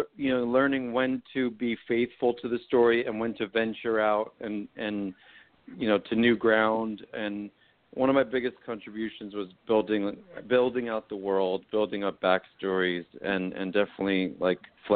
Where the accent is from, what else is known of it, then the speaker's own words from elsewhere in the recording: New Jersey, United States; I'm from New Jersey. The Reminders takes place in New Jersey.